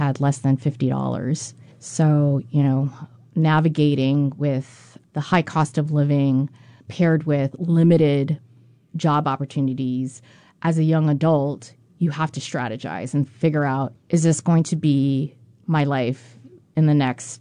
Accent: Kalihi, Hawaii, United States; Yeah, I went away and I grew up in Kalihi, but I had really big dreams.

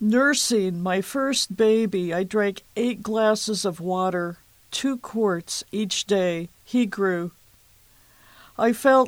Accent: Kansas, United States; I grew up in the Flint Hills.

